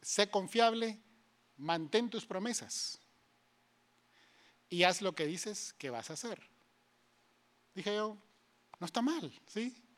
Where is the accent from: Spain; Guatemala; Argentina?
Guatemala; por lo menos en mi país, yo soy de Guatemala